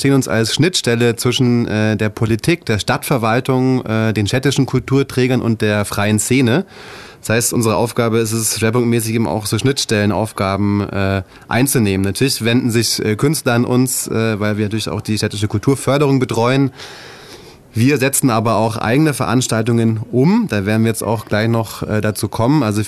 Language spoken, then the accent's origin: German; Bavaria, Germany; ich komme aus dem Allgäu ursprünglich. Hab in Leipzig Kulturwissenschaften studiert und bin dann nach dem Studium, hat es mich nach Mexiko verschlagen.